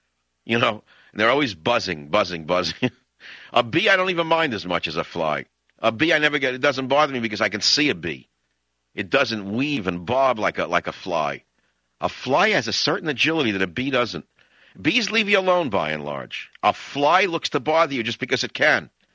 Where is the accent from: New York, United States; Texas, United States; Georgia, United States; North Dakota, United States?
New York, United States